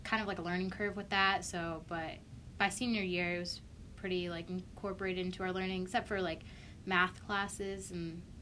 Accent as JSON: {"language": "English", "region": "New Jersey", "country": "United States", "lives_now": "Ohio, United States", "said": "I'm from New Jersey, so like near Princeton area."}